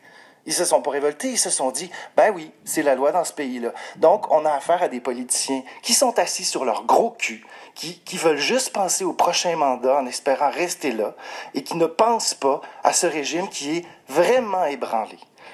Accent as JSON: {"language": "French", "country": "Canada", "said": "Juste dire, en tant que Canadien, qu'importe qu'est-ce qu'on fait dans notre vie"}